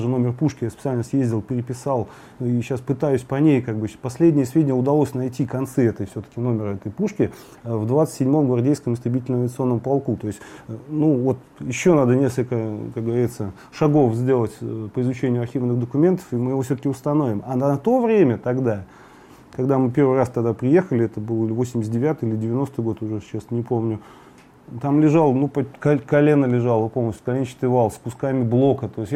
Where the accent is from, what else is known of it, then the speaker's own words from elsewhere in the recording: Saint Petersburg, Russia; Начинал я, понятно, что я и родился, и начинал в Ленинграде, конечно, было давно.